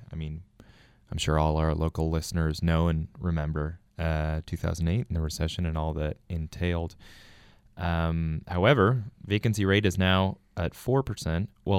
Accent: Toronto, Ontario, Canada; now in Windsor, Canada; I come from Toronto.

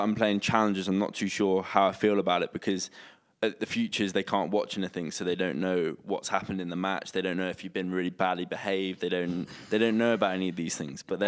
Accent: Sutton, London, United Kingdom; born there; I was born in Sutton.

